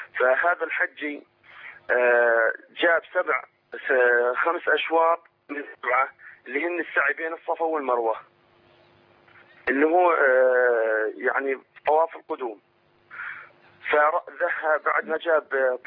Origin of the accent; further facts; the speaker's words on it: Jordan; أنا من الأردن